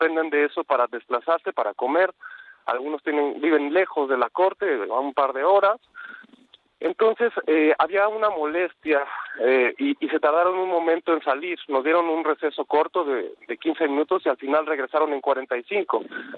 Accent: Mexico; para nosotros como mexicanos, la mayoría, tenemos una curiosidad natural

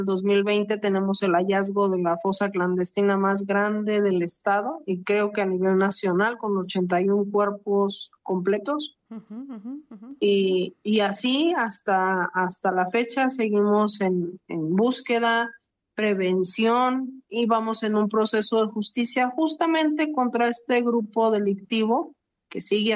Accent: Salvatierra, Guanajuato, Mexico; yo soy del Pueblo Mágico de Salvatierra

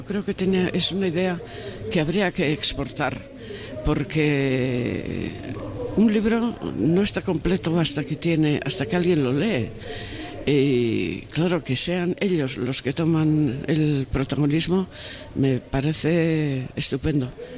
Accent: San Sebastián, Basque Country, Spain; born there; now in Hondarribia, Spain; De San Sebastián, nacida en San Sebastián, y llevo 40 años viviendo en Hondarribi, que está justo, si yo miro por la ventana, lo que veo es el Estado francés. O sea, está en la frontera.

